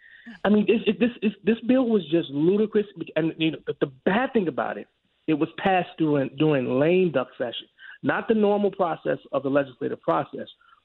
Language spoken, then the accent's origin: English; Chicago, Illinois, United States; now in Joliet, United States; I'm Black. I'm originally from Chicago. I live in Joliet.